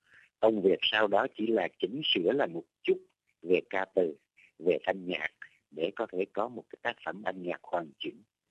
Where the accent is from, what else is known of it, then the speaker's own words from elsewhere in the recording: Quang Nam, Vietnam; Làng quê hương tôi đất Quảng Nam là một miền đất rất tươi đẹp. Phía Tây có núi Trường Sơn, một dòng sông rất đẹp đó là dòng sông Thu.